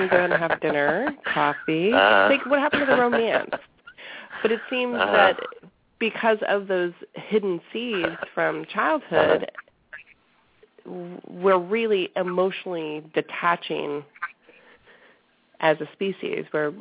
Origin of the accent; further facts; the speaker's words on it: the South, United States; growing up in the Bible Belt in the South being, you know, the tallest girl and the most outspoken and the strongest